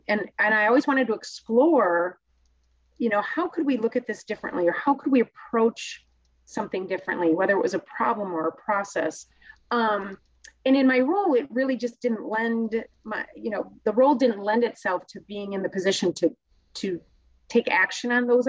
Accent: Madison, Wisconsin, United States; And really, I was born and raised in Madison.

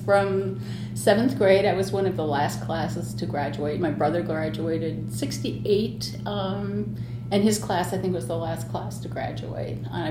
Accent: Battle Creek, Michigan, United States; born there; I was born in Battle Creek, Michigan, at Percy Jones General Hospital

